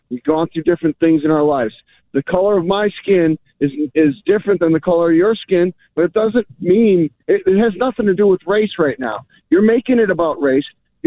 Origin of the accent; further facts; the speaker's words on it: Massachusetts, United States; I come from a different background than you do. I grew up in Massachusetts